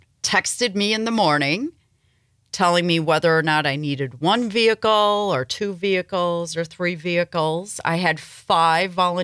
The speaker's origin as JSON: {"language": "English", "town": "Green Bay", "region": "Wisconsin", "country": "United States", "tie": "born or raised there", "said": "born and raised in Green Bay, grew up a mile from Lambeau Field."}